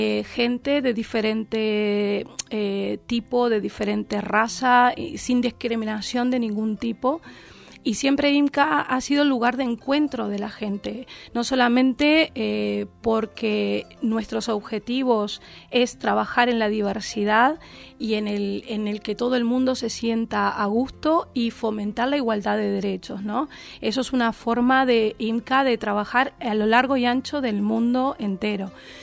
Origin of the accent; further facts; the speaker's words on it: Uruguay; yo vengo de Uruguay, trabajé 18 años en Uruguay en esta Inca.